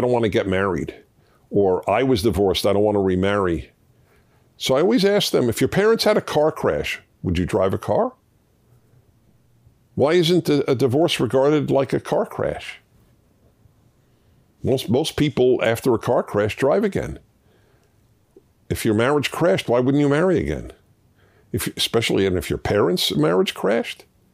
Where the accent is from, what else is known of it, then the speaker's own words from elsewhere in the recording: Argentina; I have lived in my home country, Argentina, my whole life. I love my country